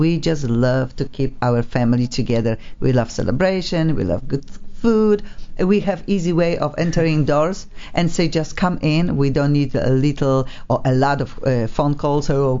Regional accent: Poland; English is a second language; now in United States; And when I say how I came from Poland to America

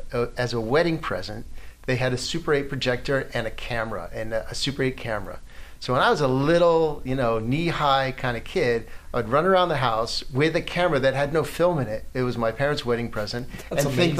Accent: Baltimore, Maryland, United States; So I'm originally from Baltimore. So I knew him from Baltimore.

